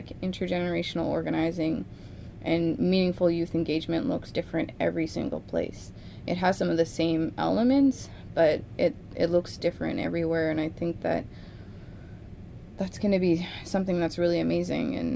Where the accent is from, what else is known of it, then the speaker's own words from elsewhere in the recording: Lac St. Anne, Alberta, Canada; I'm from Lac St. Anne, Alberta.